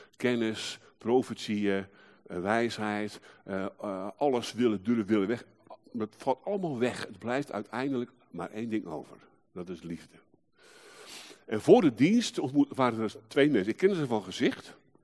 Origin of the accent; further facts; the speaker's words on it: Rijnsburg, South Holland, Netherlands; Ik zei, nou, mijn voorouders waarschijnlijk wel. Ik kwam uit Rijnsburg.